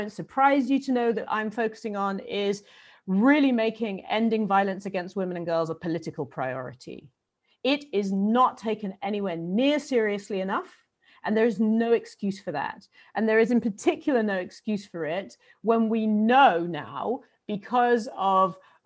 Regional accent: Malawi; born there; I mean, I was born in Malawi. That's my mother's country.

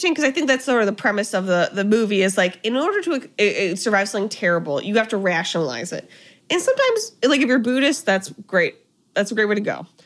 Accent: New York, United States; I just feel like as a New Yorker, you're immediately

